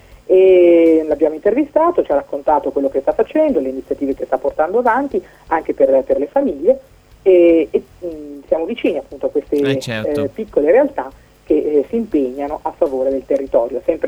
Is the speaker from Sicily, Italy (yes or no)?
no; Casei Gerola, Lombardy, Italy; anch'io da bambina abitavo a Casei.